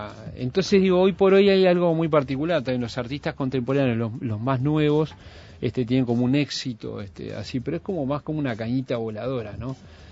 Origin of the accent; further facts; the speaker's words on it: Montevideo, Uruguay; Si yo soy uruguayo, montevideano, ¿no?